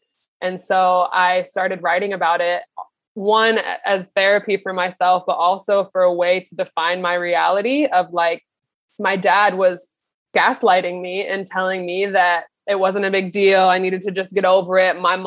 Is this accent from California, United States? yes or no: no; Kansas, United States; And so my parents fly from my hometown in Kansas to New York City.